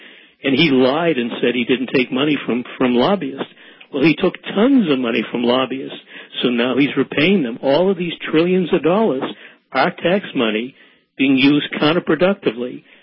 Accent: Massachusetts, United States; I grew up in the Massachusetts

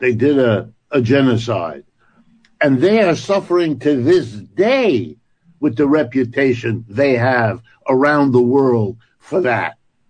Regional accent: United States; born there; Even though I'm born in the United States, I'm an American and all

